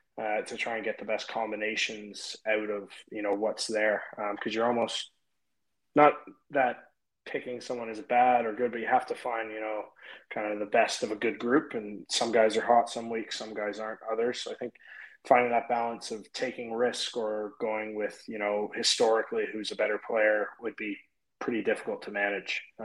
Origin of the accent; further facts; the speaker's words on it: Toronto, Ontario, Canada; I'm going to have to stick with my hometown Jays.